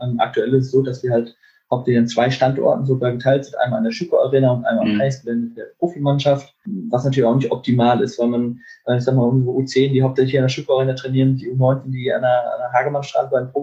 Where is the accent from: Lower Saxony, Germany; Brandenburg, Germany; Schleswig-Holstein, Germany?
Schleswig-Holstein, Germany; Lübeck; now in Bielefeld, Germany; In der Tat fahre ich gerne in meinen Heimatort zurück. Also ich wohne hier in Bielefeld auch, aber fahre gerne mal in den Bereich Lübeck zurück